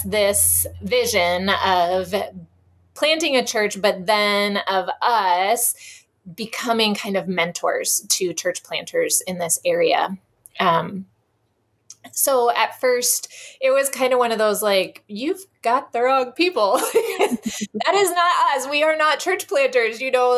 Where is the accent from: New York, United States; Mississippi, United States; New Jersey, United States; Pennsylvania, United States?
Pennsylvania, United States; We're originally from Pennsylvania, so we are like as far away from home as we could be in the same country.